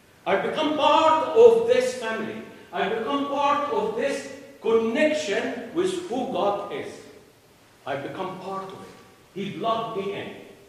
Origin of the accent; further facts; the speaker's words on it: United Kingdom; I'm British here.